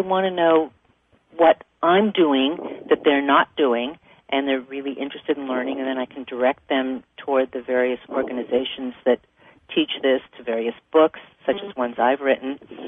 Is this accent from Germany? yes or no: no; Toronto, Ontario, Canada; now in Los Angeles, United States; I'm originally from Toronto. I trained at the University of Toronto School of Medicine, and then I moved to Los Angeles